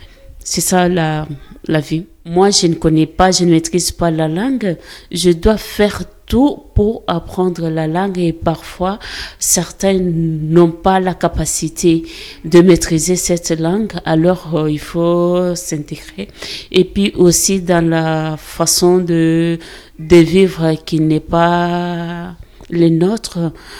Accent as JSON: {"language": "French", "country": "DR Congo", "lives_now": "Liévin, France", "said": "Je viens de la République démocratique du Congo. Et actuellement, je vis à Liévin."}